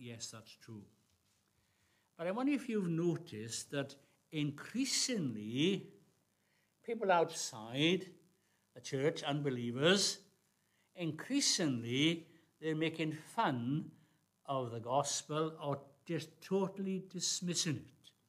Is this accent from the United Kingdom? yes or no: yes; Wales, United Kingdom; I came from South Wales, from the valleys